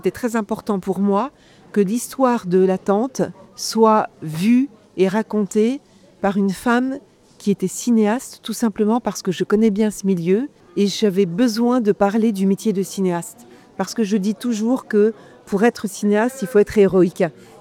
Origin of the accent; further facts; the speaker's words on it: Toulon-sur-Arroux, Bourgogne-Franche-Comté, France; now in Gueugnon, France; Et puis maintenant que je vis près de Toulon, La Roue aussi, parce que je découvre les baignades, la joie des baignades dans La Roue, vers chez moi, à Toulon-sur-Arroux.